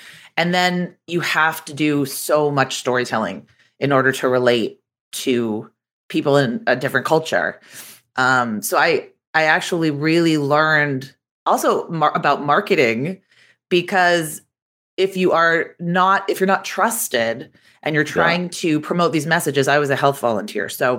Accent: Boston, Massachusetts, United States; I actually took a year after college, and I'm from Boston. I went to Boston University.

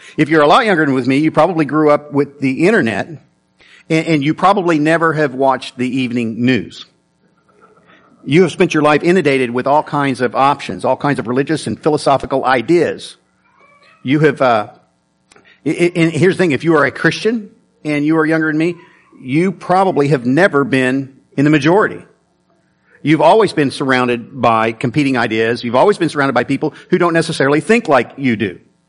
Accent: Hayesville, Kansas, United States; I grew up in Hayesville, Kansas, and we attended a Methodist church.

